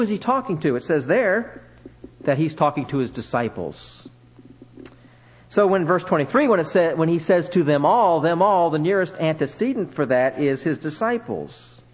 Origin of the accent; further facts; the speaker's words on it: Burleson, Texas, United States; I'm from Burleson, Texas, which is as flat as a pancake and hot as a pancake griddle, I might add.